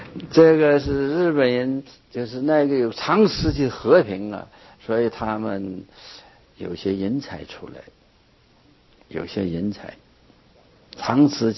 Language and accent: Chinese; China; 我们本身中国人，中国的出家人，